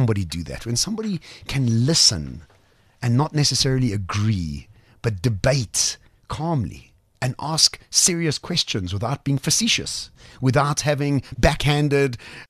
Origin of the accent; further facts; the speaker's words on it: South Africa; So I think as South Africans, the first thing we need to under